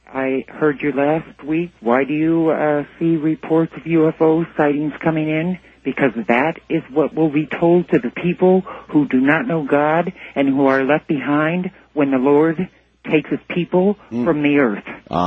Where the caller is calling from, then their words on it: California, United States; I am in Orange County.